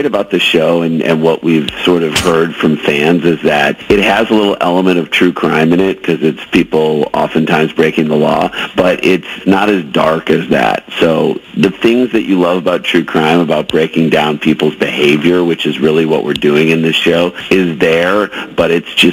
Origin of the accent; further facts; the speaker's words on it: St. Louis, Missouri, United States; We grew up in St. Louis. We went to Parkway North.